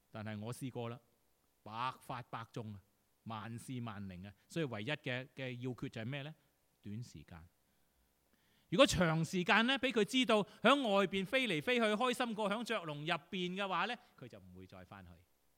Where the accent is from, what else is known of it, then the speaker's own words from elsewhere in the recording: Guangdong, China; 那我们广东人就什么啊？有拖没欠上等人